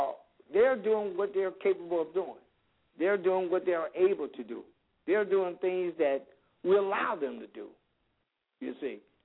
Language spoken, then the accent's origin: English; Chicago, Illinois, United States; I'm from Chicago, but they also have a branch on the west side.